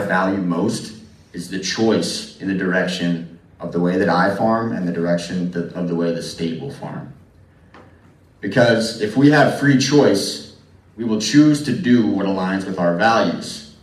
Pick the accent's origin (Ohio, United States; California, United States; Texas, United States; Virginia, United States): Virginia, United States; now in Grinnell, United States; I grew up in Central Virginia on a small egg and vegetable farm, and I now run my own urban vegetable garden in Grinnell.